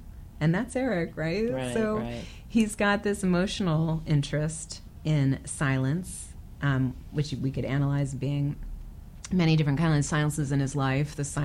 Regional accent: United States; But I think for me as an American, it was a novel one.

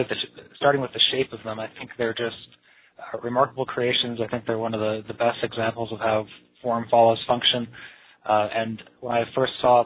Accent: Pittsfield, Massachusetts, United States; But I grew up in Pittsfield, not so far from Amherst, but quite far from any major airport.

